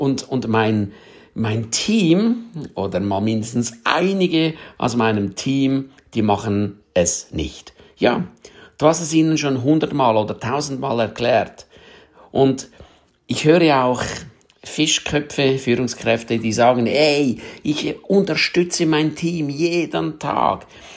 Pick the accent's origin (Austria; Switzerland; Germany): Switzerland; Bei uns in der Schweiz sagt man «Göschen ein Airolo».